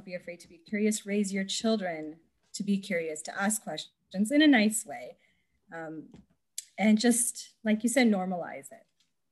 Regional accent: California, United States; born there; I was born in California.

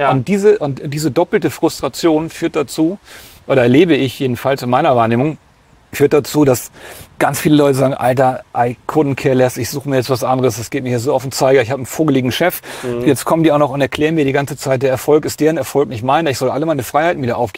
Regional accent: Hamburg, Germany; Guck mal, ich komme aus Hamburg, ne?

